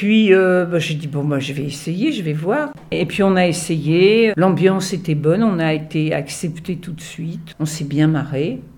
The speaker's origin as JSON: {"language": "French", "town": "Paris", "region": "Île-de-France", "country": "France", "moved": "as an adult", "said": "moi je suis parisienne, puis parisienne. Jamais j'aurais pensé venir m'installer à la campagne, si je puis dire. Ouais. Non, je suis venue à la retraite."}